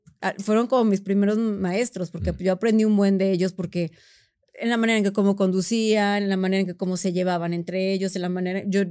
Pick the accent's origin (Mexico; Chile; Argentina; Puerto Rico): Mexico; Córdoba, Veracruz; Yo soy de Veracruz. Veracruz es un lugar muy beisbolero. Yo crecí jugando béisbol.